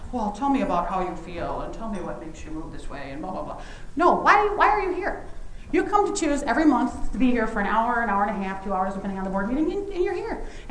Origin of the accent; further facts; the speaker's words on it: Chicago, Illinois, United States; Well, I grew up in Chicago. We don't shoot animals there